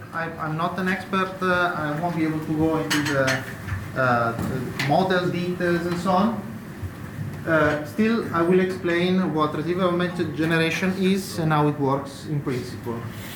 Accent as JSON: {"language": "English", "country": "Italy", "second_language": "English", "said": "benvenuti in my home country of Italy."}